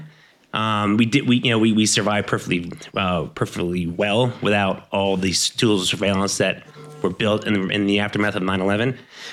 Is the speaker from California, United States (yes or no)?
no; New York, United States; I'm from New York. I took it very personally.